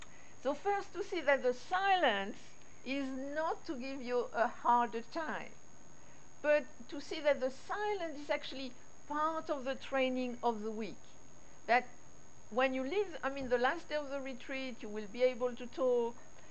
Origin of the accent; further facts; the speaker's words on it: France; accent: French; English is a second language; And also, especially with my French accent